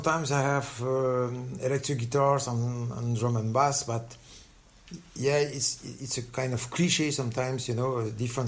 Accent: Brittany, France; English is a second language; In Brittany, and all my family has been raised in the same village since 15th century.

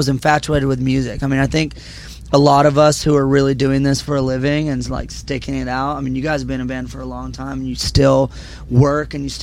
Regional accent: Georgia, United States; But of course, growing up in Georgia, like country was part of my life.

